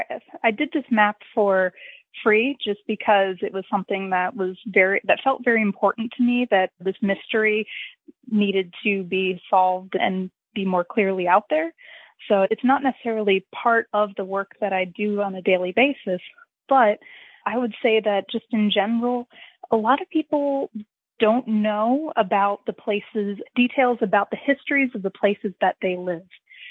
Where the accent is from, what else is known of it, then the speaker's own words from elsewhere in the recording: Doylestown, Pennsylvania, United States; now in Lackawaxen Valley, United States; So I'm originally from the Doylestown area of Pennsylvania. I came up to what I like to call the Lackawaxen Valley in 2017 for a job, and ended up staying here